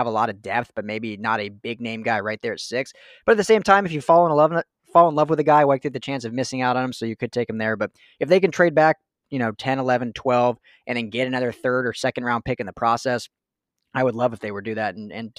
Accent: Denver, Colorado, United States; And then full disclosure, I'm from Denver, so I'm a diehard Broncos fan.

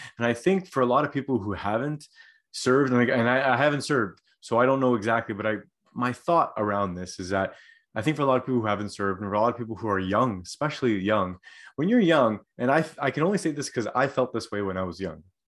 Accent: Canada; I can only speak for as a Canadian.

